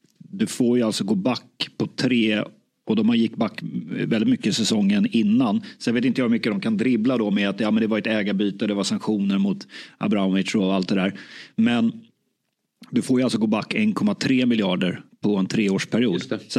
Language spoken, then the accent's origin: Swedish; Sweden; Och det är klart som svensk att det hade varit kittlande att se Gyökeres.